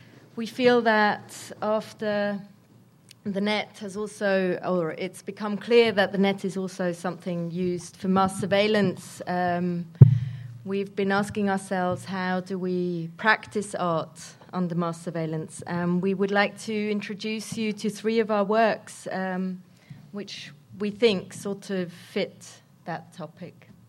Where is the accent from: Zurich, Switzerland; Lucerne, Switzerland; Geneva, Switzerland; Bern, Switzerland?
Zurich, Switzerland; We're from Zurich, Switzerland, and it's a great pleasure to be here.